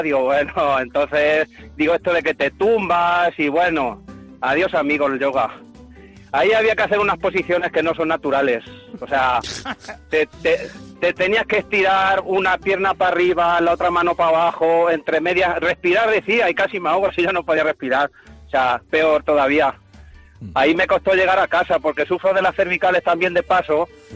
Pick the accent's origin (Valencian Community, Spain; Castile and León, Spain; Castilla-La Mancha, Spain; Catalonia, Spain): Castilla-La Mancha, Spain; Es que soy manchego como ella.